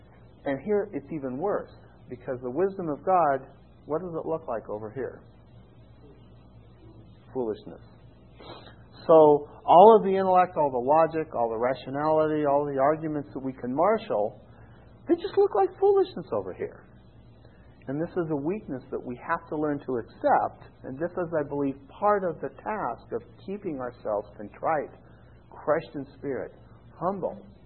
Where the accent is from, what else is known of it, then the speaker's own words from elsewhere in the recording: Idaho, United States; I came from Idaho. I was a cowboy. I went and got a chemistry degree.